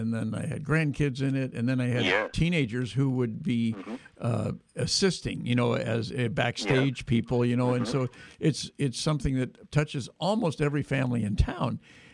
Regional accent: Davis, California, United States; I know in my hometown of Davis, one of the big events of the Christmas season was the children's Nutcracker

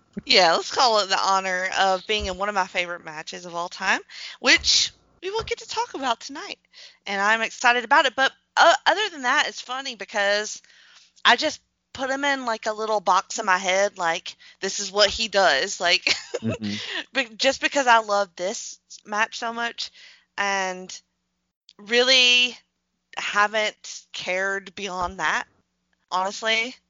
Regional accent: Alabama, United States; I don't know what to tell you. I'm from Alabama.

